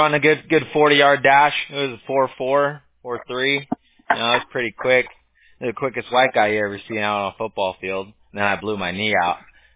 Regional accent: Huntington Beach, California, United States; Yeah, so my mom's a Garden Grove native, and I grew up in Huntington Beach, off Beach Boulevard, actually, in Warner, by that skyscraper.

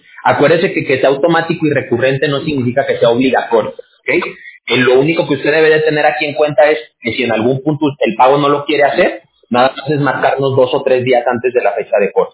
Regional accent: Mexico; now in United States; Yo soy mexicano

